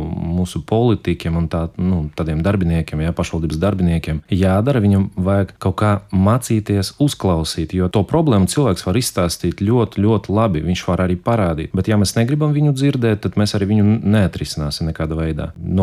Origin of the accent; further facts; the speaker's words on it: Daugavpils, Latgale, Latvia; now in Riga, Latvia; Tas viss, principā, ko es varu pastāstīt par bērnību Daugavpilī.